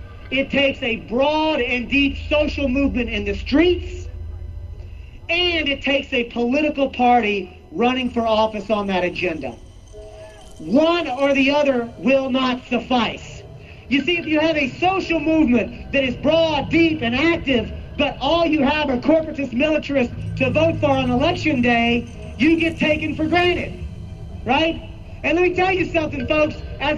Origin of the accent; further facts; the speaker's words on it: Texas, United States; that's right, I'm from Texas. I'm going to own that right now. I'm from Texas, and I'm here to make amends.